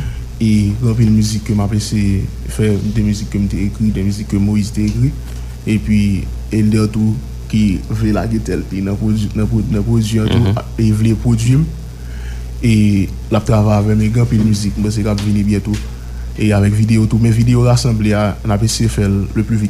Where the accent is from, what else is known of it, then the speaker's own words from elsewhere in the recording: Haiti; je crois que soit faire musique en tant qu'haïtien, il faut toujours mettre et particules tout là-dedans